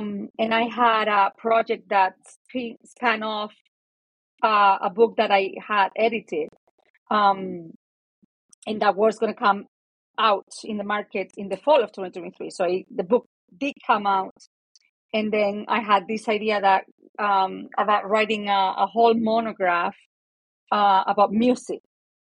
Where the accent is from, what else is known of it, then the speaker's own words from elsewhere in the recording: Spain; I forgot to say I'm from Spain and all of my family is in Spain.